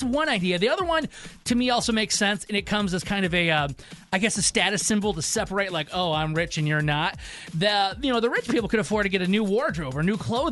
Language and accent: English; Michigan, United States; I'm from Michigan. You try driving in Detroit.